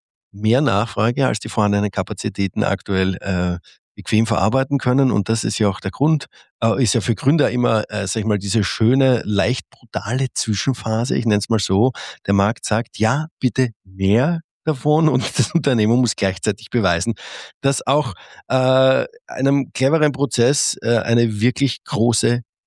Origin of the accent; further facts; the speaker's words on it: Austria; Es ist wieder mal ein Podcast in meine Heimat nach Österreich.